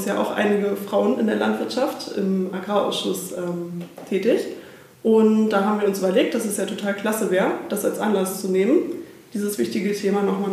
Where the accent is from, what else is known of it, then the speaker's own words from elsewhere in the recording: Breze, Lower Saxony, Germany; Ich komme aus dem Landkreis Lüneburg und zwar genauer gesagt aus dem schönen Ort Breze, dicht an der Elbe.